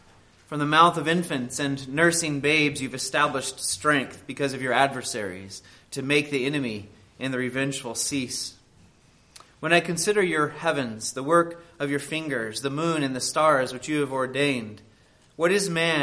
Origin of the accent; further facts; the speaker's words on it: Arizona, United States; I grew up in Arizona and was able a number of times to go to the Grand Canyon.